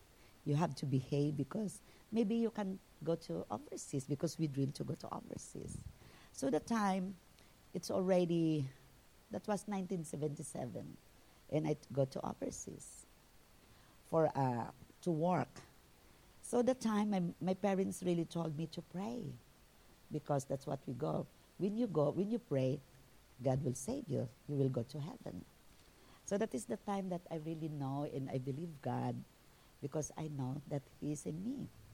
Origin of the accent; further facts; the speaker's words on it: Philippines; English is a second language; I'm a Filipina. Way back home in the Philippines, we are a devoted Catholic faith.